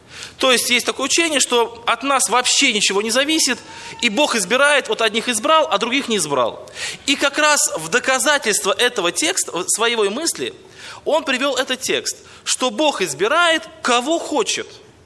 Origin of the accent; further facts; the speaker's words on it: Krasnodar Krai, Russia; я из Краснодарского края, из России.